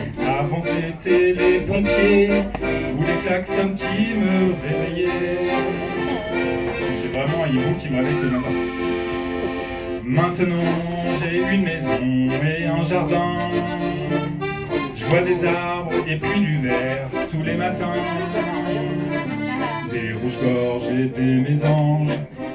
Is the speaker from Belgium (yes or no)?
no; Paris, Île-de-France, France; il faut savoir que je suis parisien, mais je me suis exilé en Bretagne depuis 3 ans.